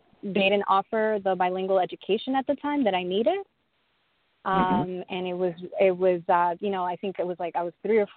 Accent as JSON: {"language": "English", "town": "Hudson County", "region": "New Jersey", "country": "United States", "said": "This was in Northbury, and I'm originally from Hudson County."}